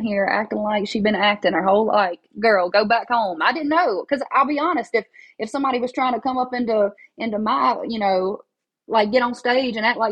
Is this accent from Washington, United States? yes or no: no; Baskin, Louisiana, United States; now in Nashville, United States; When I moved to Nashville in 2011, I didn't know anybody. There was this one guy from my hometown, Baskin, who wanted to be a singer, songwriter, producer back in the late 70s.